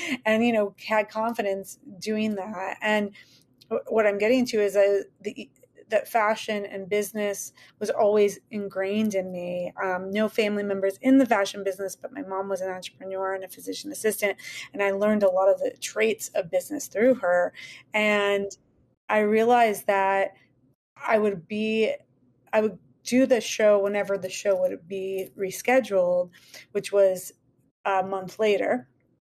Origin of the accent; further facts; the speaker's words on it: Chicago, Illinois, United States; And so my backstory is I'm from Chicago.